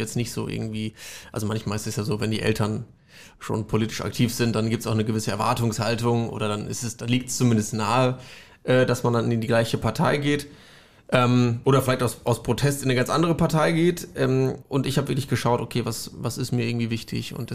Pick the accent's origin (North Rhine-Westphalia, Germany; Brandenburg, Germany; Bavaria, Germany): North Rhine-Westphalia, Germany; Kreuztal; Und ich komme eher auch aus einer Stadt, die eher sozialdemokratisch geprägt ist. Also bei der letzten Bürgermeisterwahl in meiner Heimatstadt Kreuzal